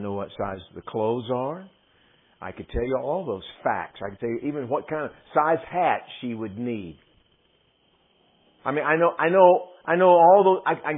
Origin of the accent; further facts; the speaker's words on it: Texas, United States; I'm from Texas, so dads wear boots.